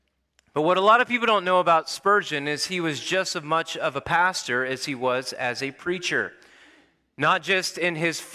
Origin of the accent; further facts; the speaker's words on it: Bend, Oregon, United States; as Matt said, and I'm from Bend, Oregon.